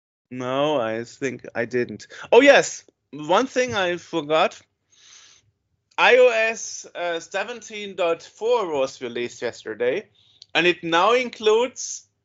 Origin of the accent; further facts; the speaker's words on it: Germany; accent: German; So doesn't have a problem with my German accent for some reason.